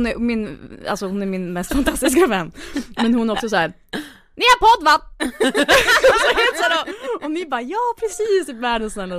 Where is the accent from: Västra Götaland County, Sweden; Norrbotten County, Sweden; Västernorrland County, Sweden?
Norrbotten County, Sweden; Piteå; now in Stockholm, Sweden; Jag har ju lyssnat på Ångestpodden hemma i Piteå också.